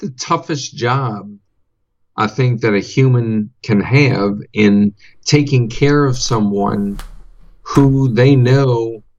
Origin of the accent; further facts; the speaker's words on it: New Orleans, Louisiana, United States; I'm from New Orleans originally, and went to many. I used to be a season ticket holder for the Saints.